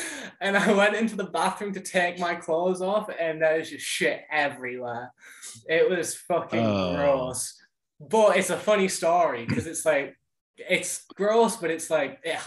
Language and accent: English; England, United Kingdom; Yeah, I'm English. People often confuse my accent with either Irish or Scottish for some reason. I'm not sure why. But yeah, I'm English. I was born in England, always lived here.